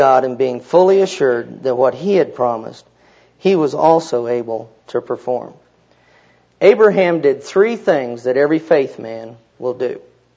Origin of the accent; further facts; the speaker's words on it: Kansas, United States; I'm from Kansas